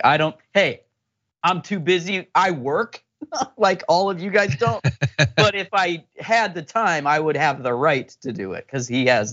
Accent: Ohio, United States; I'm from Ohio and I still have family there.

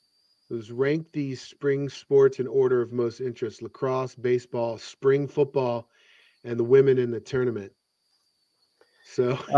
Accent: Baltimore, Maryland, United States; I grew up in Baltimore, and even when I was a kid in the 80s, it was starting to.

